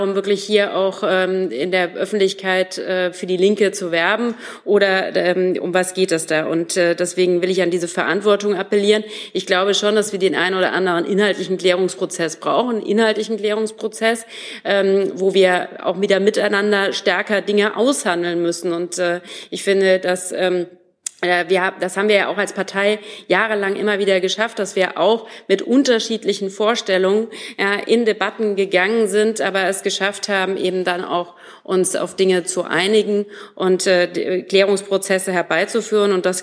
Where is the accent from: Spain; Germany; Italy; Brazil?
Germany; Hesse; ich komme ja aus Hessen